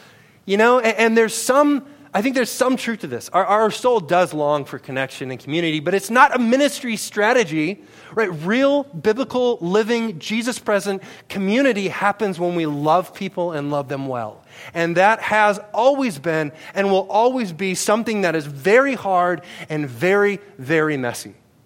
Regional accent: Worthington, Minnesota, United States; I grew up in Worthington, Minnesota. It was the only home I ever knew. I wanted to graduate from high school there.

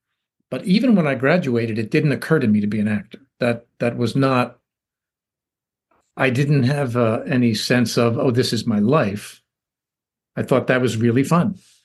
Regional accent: Washington, District of Columbia, United States; So I was in my hometown of Washington, D.C., and I started doing plays in little theaters.

